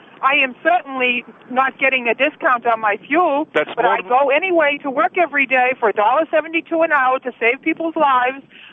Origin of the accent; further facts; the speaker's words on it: Boston, Massachusetts, United States; accent: New England; Yes, I'm from Boston, but I live in Northern Maine.